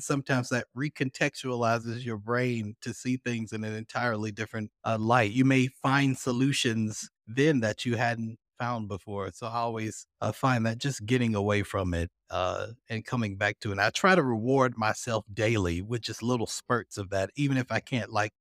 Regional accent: Birmingham, Alabama, United States; I grew up in Alabama, Birmingham specifically, like I mentioned before. It's an interesting place where I grew up. I grew up on the edge of a city limit

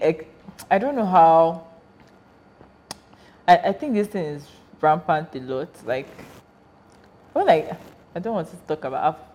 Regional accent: Nigeria; Yeah, I just think it's the whole being a Nigerian thing, honestly.

